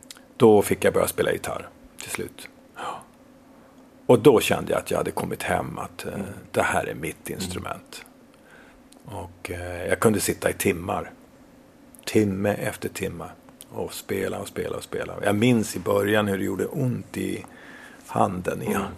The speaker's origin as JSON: {"language": "Swedish", "town": "Sandviken", "region": "Gävleborg County", "country": "Sweden", "tie": "born or raised there", "said": "Jag växte upp i Sandviken från 4:e klass. Alltså jag var 10-11 år. Upp till gymnasiet så bodde jag ju i Sandviken."}